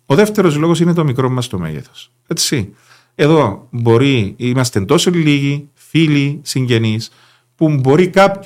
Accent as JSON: {"language": "Greek", "town": "Nicosia", "region": "Nicosia District", "country": "Cyprus", "tie": "born or raised there", "said": "γεννήθηκα και ζω ακόμα εντός των τυχών πόλεων της Λευκωσίας, παρά το γεγονός ότι η γονή μου χτίσα στο πλατή το 1986 και είχαμε μετακομίσει."}